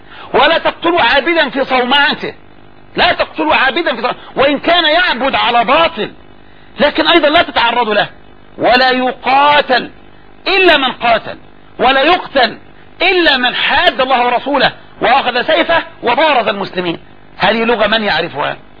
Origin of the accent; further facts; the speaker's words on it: Egypt; يعني اللي احنا بنسميه عندنا في مصر بالعامية مطهر